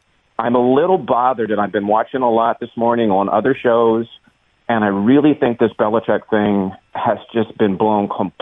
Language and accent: English; Pennsylvania, United States; I grew up in Western Pennsylvania, you know, a big Steelers fan.